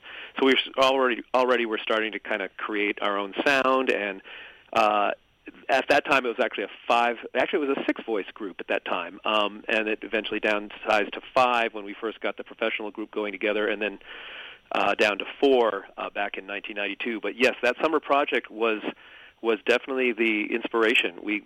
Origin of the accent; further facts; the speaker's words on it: Maine, United States; I grew up in Maine, and I grew up in kind of an artistic family.